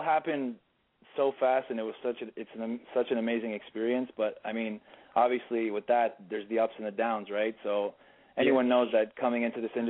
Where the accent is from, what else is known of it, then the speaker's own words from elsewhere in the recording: Canada; my biggest challenge as an artist is just being Canadian itself. Because I think we get overlooked a lot